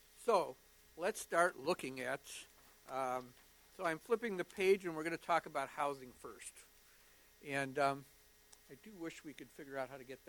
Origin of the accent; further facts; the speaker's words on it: Waukegan, Illinois, United States; even though I'm from Waukegan, which is as far north as you can go